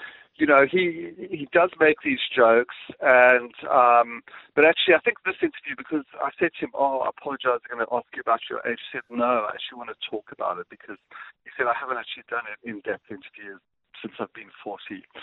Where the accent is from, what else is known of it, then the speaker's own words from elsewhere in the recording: South Africa; I explained that I'm from South Africa. I lived under apartheid.